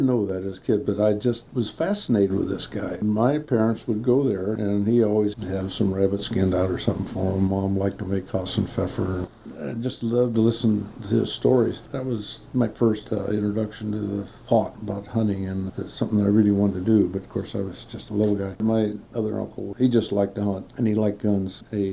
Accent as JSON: {"language": "English", "region": "Ohio", "country": "United States", "tie": "born or raised there", "lives_now": "Alaska, United States", "said": "I grew up in Midwest Ohio, to be exact. Spent all my growing years on a farm."}